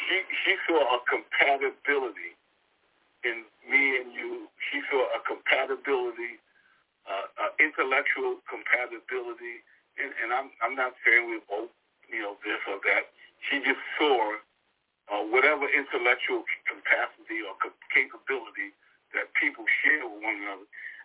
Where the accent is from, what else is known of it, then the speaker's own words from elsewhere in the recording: Brooklyn, New York, United States; I grew up in Brooklyn, Brownsville. We both grew up in tough neighborhoods.